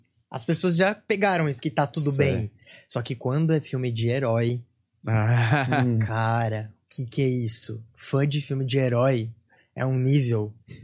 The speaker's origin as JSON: {"language": "Portuguese", "town": "Regente Feijó", "region": "São Paulo", "country": "Brazil", "moved": "yes", "lives_now": "São Paulo, Brazil", "said": "E aí eu mudei para São Paulo, eu sou do interior, sou de Regente Feijão, uma cidade de 20 mil habitantes, que fica do lado. Uhum. De Presidente Prudente. Uhum. Longeão daqui de São Paulo. E aí eu mudei pra cá em 2016"}